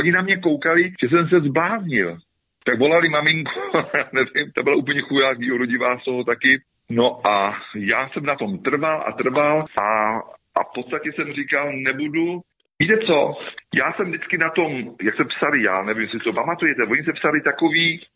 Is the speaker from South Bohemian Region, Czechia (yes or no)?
yes; Oštice, South Bohemian Region, Czechia; já jsem šel okamžitě do knihovny, jak u nás v Oštících, tak ve Volyni